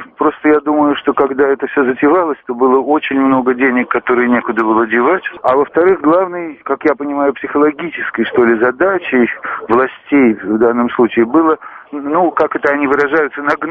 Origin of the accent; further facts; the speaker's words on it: Saint Petersburg, Russia; Я как-то не привык буквально воспринимать ее заявление, как и другие петербуржцы.